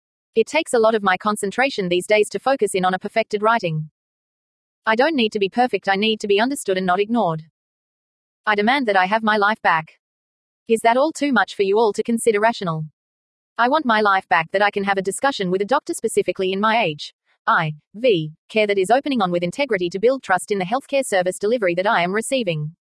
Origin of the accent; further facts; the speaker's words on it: San Bernardino, California, United States; Born and raised in San Bernardino, California.